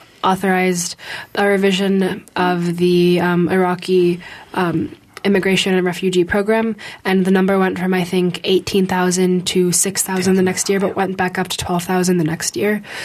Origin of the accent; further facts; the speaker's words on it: United States; I love being an American, but I feel like it's, like, you know, a stain on our record.